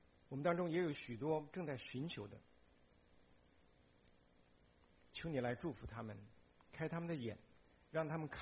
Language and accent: Chinese; China; 我们身为中国人